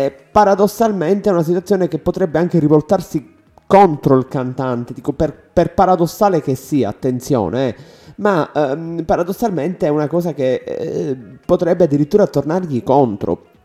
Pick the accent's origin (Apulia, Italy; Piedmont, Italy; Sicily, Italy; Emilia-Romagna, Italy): Sicily, Italy; Palermo; non lo dico da siciliano, non lo dico da palermitano